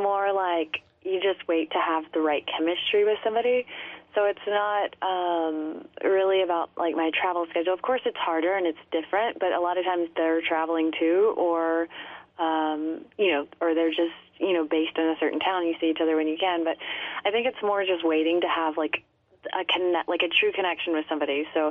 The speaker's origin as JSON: {"language": "English", "region": "Texas", "country": "United States", "tie": "born or raised there", "said": "It was good. It was it's a small town, 10,000 people town, like right on the water."}